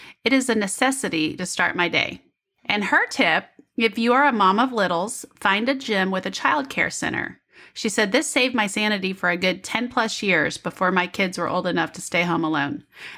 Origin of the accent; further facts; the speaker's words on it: Kansas City, Kansas, United States; Because I'm from Kansas City, but I'm on the Kansas side.